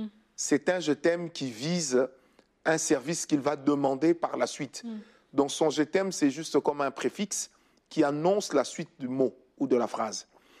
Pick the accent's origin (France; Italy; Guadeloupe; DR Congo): DR Congo; Kinshasa; comme on dit vulgairement chez nous à Kinshasa, c'est son sien.